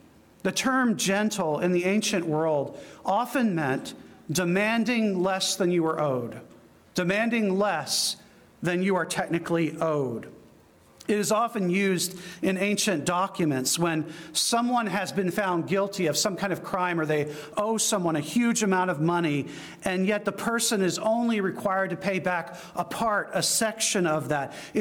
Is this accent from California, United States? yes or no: no; New Jersey, United States; When we're driving, because we're from New Jersey.